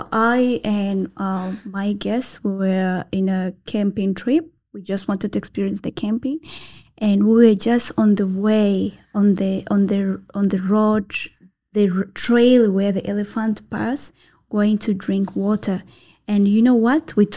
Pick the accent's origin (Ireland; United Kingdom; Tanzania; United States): Tanzania; Kilimanjaro; I'm born and raised in Tanzania under the slope of Mount Kilimanjaro. This is where I came from.